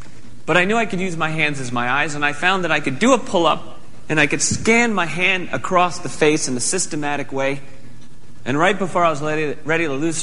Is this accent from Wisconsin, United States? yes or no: no; Connecticut, United States; Now, I grew up in Connecticut. It's as flat as a pancake.